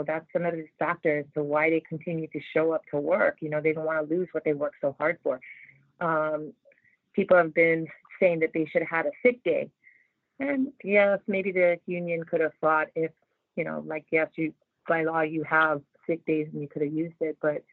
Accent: Hawaii, United States; I'm born and raised in Hawaii. My father worked for Pearl Harbor for 25 years.

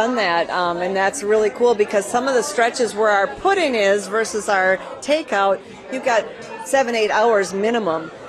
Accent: Wisconsin, United States; You know, it's funny, I grew up in Door County, the land of giant smallmouths.

